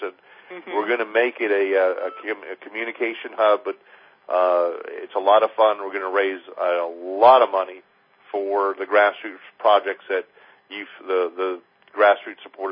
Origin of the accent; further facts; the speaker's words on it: New England, United States; also born or lived in Minnesota / South Carolina; I was born in Minnesota, grew up in New England, been down in South Carolina since the early 80s